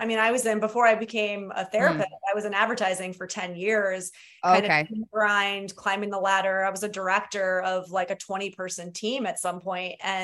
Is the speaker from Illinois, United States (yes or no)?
no; New York, United States; Toronto's only like an hour and a half from where I grew up in upstate New York. So, or 2 hours.